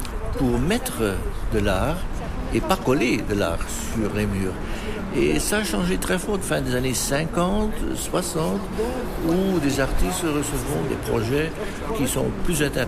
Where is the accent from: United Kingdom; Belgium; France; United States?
Belgium; Flanders; Je viens de la Flandre